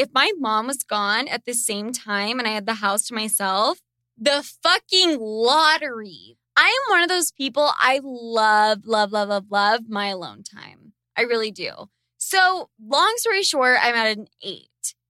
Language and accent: English; Sandy, Utah, United States; I grew up in Sandy, Utah. I spent a lot of my childhood memories there.